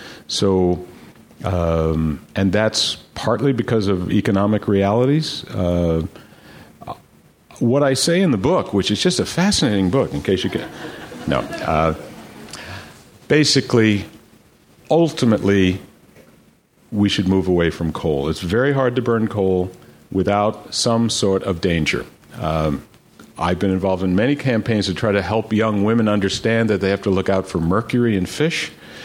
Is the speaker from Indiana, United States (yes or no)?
no; New York, United States; In my case, I grew up on Long Island, for God's sake.